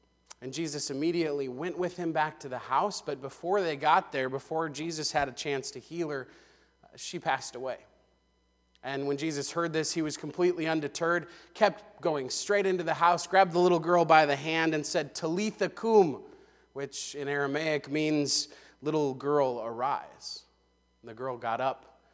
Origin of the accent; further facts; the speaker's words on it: Minot, North Dakota, United States; As most of you know, probably, I grew up in Minot, North Dakota.